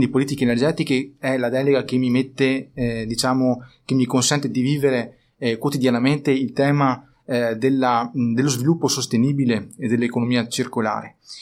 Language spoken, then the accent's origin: Italian; Adria, Veneto, Italy; ho 31 anni, sono ingegnere civile e vengo da Adria.